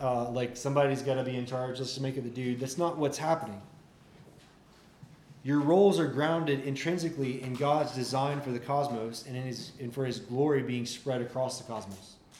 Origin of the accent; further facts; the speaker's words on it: Deep South, United States; I grew up in the Deep South.